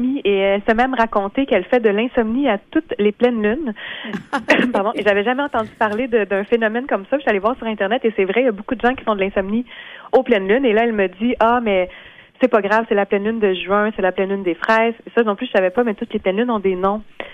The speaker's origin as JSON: {"language": "French", "town": "Laval", "region": "Quebec", "country": "Canada", "tie": "born there", "said": "Moi, je suis née à Laval."}